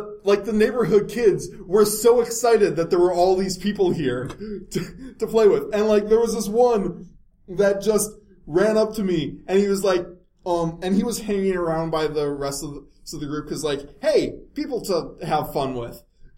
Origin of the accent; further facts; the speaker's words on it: Wisconsin, United States; I'm from Wisconsin.